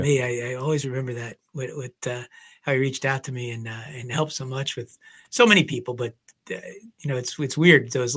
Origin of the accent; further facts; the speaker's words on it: New Jersey, United States; Because I grew up in New Jersey. I used to go to the shore for the week with my parents and my sisters.